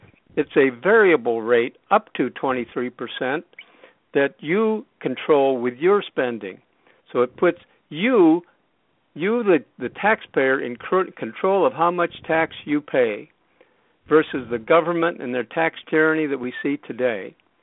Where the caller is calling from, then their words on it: Jacksonville, Florida, United States; Okay. Yes … from Jacksonville.